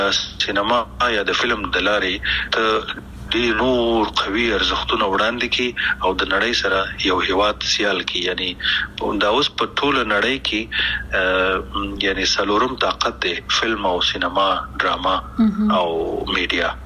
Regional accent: Afghanistan; موږ کوم افغانان یو چې خپل خپې وهو کنه من کوم پښتانه او پتیالی او نومیالی

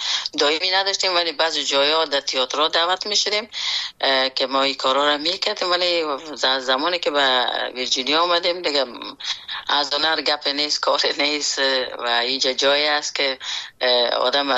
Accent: Afghanistan; born or raised there; moved away as an adult

